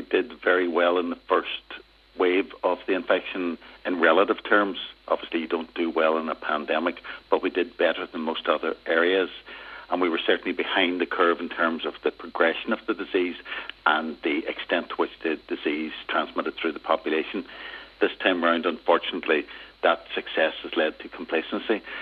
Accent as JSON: {"language": "English", "town": "Derry", "region": "Northern Ireland", "country": "United Kingdom", "said": "I'm from Derry, and I know what people in Derry and Donegal are like."}